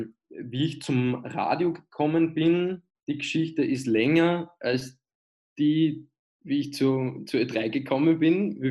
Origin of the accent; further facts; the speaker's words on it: Freistadt, Upper Austria, Austria; ich komme, und da bin ich recht stolz drauf, aus Freistadt im Mühlviertel, also im Winterfell Oberösterreichs, also im hohen Norden.